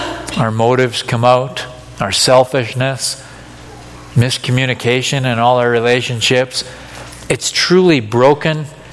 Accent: Canada; That's why we got lots of layers, right? We're Canadian.

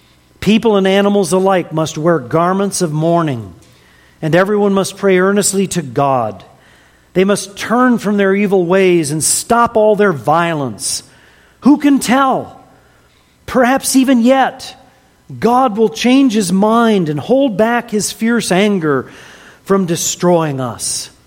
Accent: United States; As an American, we do have paved roads in the United States.

